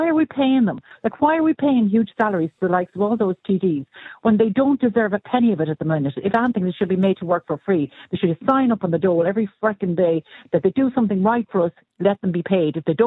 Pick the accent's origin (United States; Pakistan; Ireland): Ireland; the care that we get as Irish people who've, you know, worked and paid our way all our lives and our families before us.